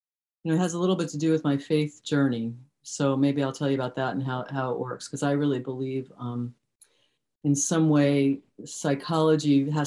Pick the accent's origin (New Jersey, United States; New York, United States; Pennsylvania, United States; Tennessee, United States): New Jersey, United States; Scotch Plains; So I moved, you know, I grew up in New Jersey.